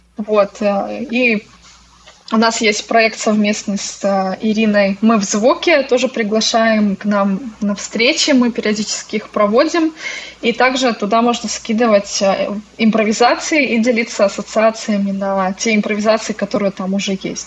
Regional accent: Minsk, Belarus; Я из Минска, да, живу сейчас в Минске.

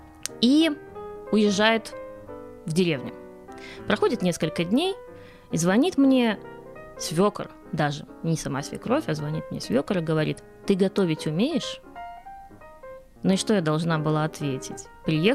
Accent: Orsha, Vitebsk Region, Belarus; Я ездила сначала из Орши, есть такой город в Витебской области, в Гродно, потом из Минска.

